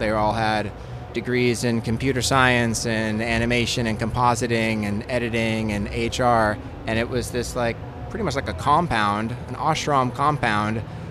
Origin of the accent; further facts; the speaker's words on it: Boulder, Colorado, United States; I'm from Boulder, Colorado.